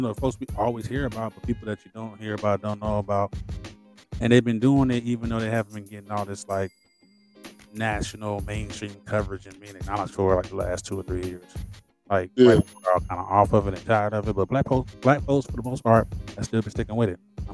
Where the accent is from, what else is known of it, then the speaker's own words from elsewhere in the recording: Orangeburg, South Carolina, United States; And I remember vividly because I was from Orangeburg and I lived there.